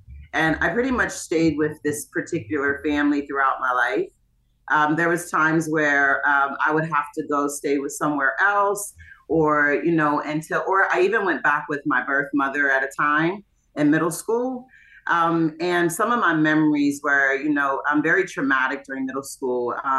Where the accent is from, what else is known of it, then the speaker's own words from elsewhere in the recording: Hagerstown, Maryland, United States; So born and raised in Hagerstown, Maryland, my mom was the youngest of 9 children that her mom gave birth to.